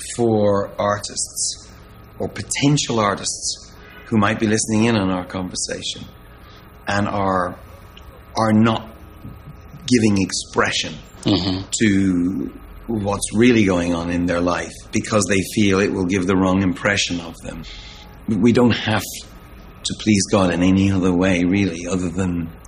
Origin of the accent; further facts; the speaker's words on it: Ireland; That's hard for me. I am Irish.